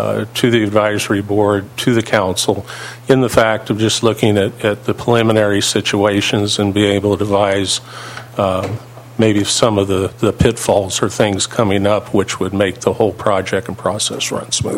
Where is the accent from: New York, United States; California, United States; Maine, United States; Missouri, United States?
Missouri, United States; Kansas City; I myself come from the Midwest. I grew up in Kansas City. I grew up next to the Missouri River.